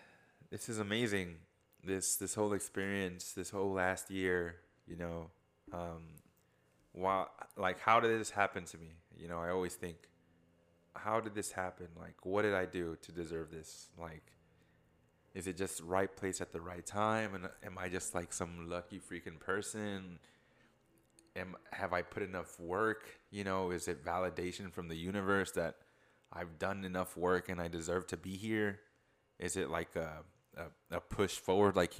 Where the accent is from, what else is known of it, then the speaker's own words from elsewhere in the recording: Houston, Texas, United States; And then we introduce ourselves. He's like, and then we found out that we're all from Houston.